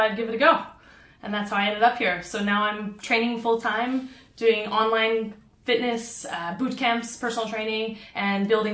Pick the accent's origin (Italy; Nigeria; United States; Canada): Canada; West Coast; also born or lived in Australia; now in China; I am from West Coast Canada.